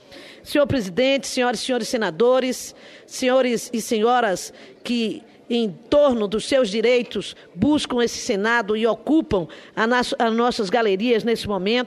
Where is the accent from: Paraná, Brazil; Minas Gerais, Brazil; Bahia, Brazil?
Bahia, Brazil; E eu, como baiana, não poderia deixar de registrar nessa casa o seu importante trabalho